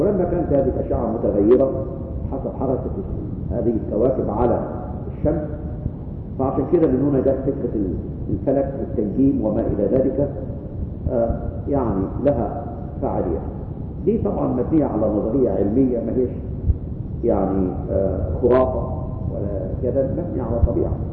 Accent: Egypt; اليوم ده كان موجود عندنا في مصر وكان موجود قبل ما مرقس الرسول ما يجي

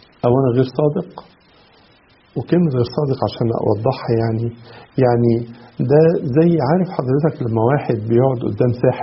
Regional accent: Egypt; فإحنا كمصريين

